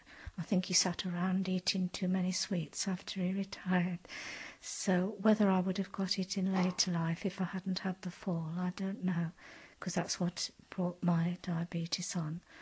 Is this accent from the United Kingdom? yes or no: yes; Nottingham, East Midlands, United Kingdom; I was born in 1944 in Nottingham, and I grew up with a brother until I was 10